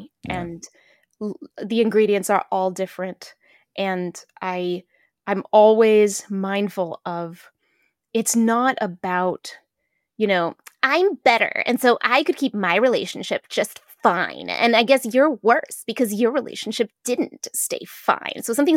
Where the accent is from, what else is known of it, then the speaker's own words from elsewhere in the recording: New Hampshire, United States; Growing up in New Hampshire, very few people understood us.